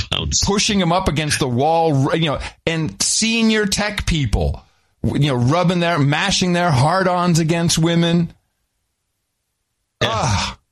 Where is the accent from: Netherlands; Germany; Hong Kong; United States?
Netherlands; now in United Kingdom; I grew up in Holland, they drink a lot of tea, but they drink it differently than in the UK.